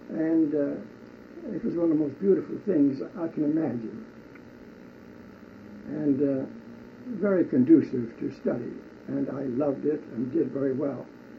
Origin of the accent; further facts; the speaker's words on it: Chisinau, Chișinău, Moldova; We came from Russia, specifically Kishinev, which has been known as the most infamous creator of the worst pogrom in Russia. That pogrom occurred when I was several years old.